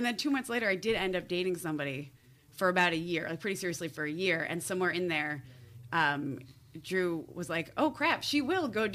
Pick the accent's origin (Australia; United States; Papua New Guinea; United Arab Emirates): United States; New Jersey; accent: New Jersey; I'm a Jersey girl through and through. My accent's died a little bit. Certain words you'll hear it.